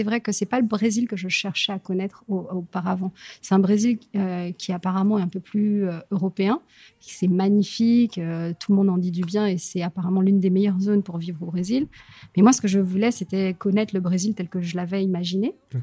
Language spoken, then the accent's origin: French; French Guiana, France; je suis antillo-guyanaise. Et nous, on a un plat typique chez nous en Guyane